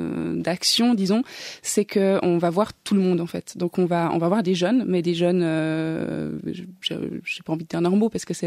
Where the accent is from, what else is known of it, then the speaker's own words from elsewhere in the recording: Geneva, Switzerland; Oui, c'est ma ville. Je suis originaire de Genève.